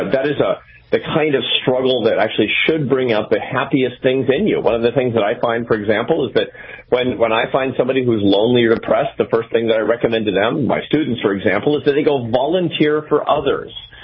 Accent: Seattle, Washington, United States; born or raised there

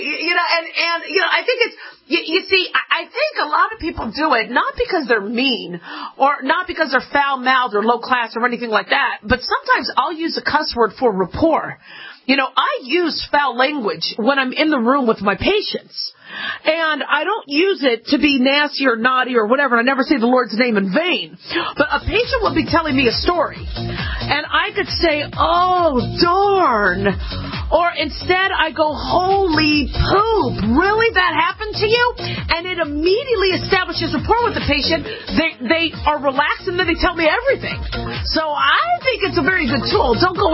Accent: Phoenix, Arizona, United States; also born or lived in Los Angeles; I was born in LA, but my folks moved to Phoenix, so I grew up in Phoenix.

